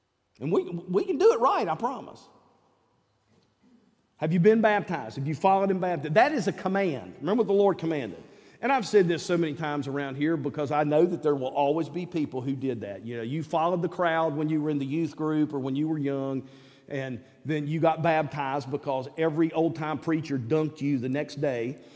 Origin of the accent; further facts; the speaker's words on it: the South, United States; We're from the South. Somebody always has cookies and cakes and all that around, you know.